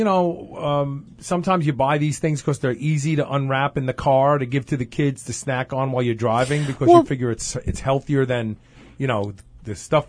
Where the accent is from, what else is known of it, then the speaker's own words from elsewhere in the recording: Brooklyn, New York, United States; So when I was a kid growing up in Brooklyn, they didn't have Slim Jims.